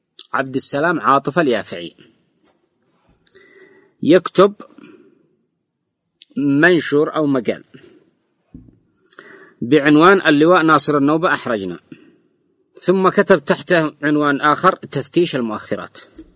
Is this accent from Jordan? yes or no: no; South Yemen, Yemen; هو جنوبي وأنا جنوبي، هو حراكي وأنا حراكي